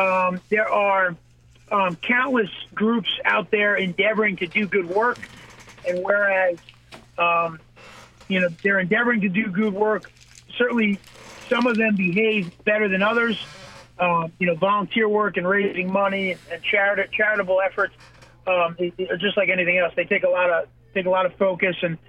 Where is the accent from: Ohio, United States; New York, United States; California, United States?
New York, United States; Northport; Well, look, as you know, I grew up in Northport. I'm proud to say I grew up out on Long Island, and it's a great part of the country.